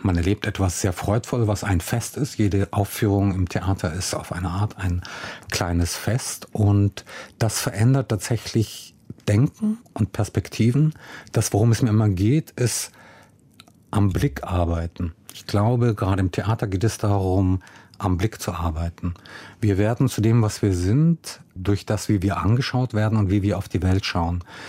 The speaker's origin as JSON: {"language": "German", "town": "Milan", "region": "Lombardy", "country": "Italy", "tie": "born or raised there", "also_born_or_lived": "Lower Bavaria, Germany", "said": "in meiner niederbayerischen Jugend, zurückgekehrt aus Italien. Ich bin davor in Milano aufgewachsen, mit auf Italienisch und auf Deutsch, mit zwei Sprachen, mit einem Coming Out in den 80er Jahren als schwuler Junge auf dem Land"}